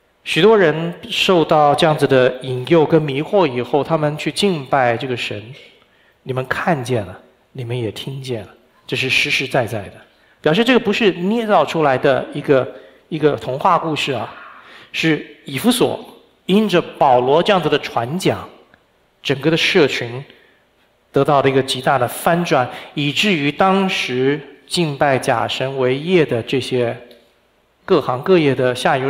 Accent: Pennsylvania, United States; 那我是从宾州来的，宾州有多大？宾州差不多12万平方公里。

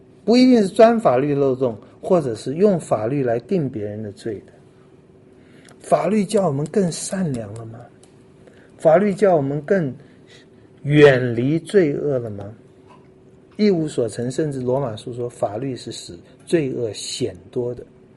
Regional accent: China; law 我们中国人并不看重 law， 法和律都是统治者的武器。

